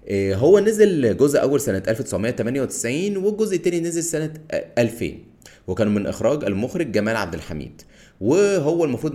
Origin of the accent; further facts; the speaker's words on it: Cairo, Cairo Governorate, Egypt; انا من القاهرة لكن اسكندرية دي بالنسبة لي احلى حاجة يعني